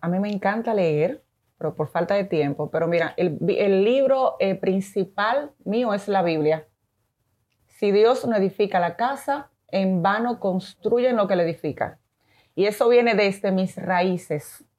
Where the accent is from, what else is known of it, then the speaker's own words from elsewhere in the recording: Dominican Republic; moved away as an adult; also born or lived in Venezuela; yo me forme en Venezuela y yo regrese a Dominicana